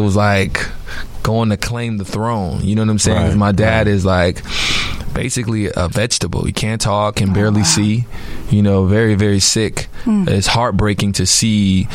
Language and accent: English; Chicago, Illinois, United States; as a Chicagoan, every ignorant, crazy homie that I've ever had growing up.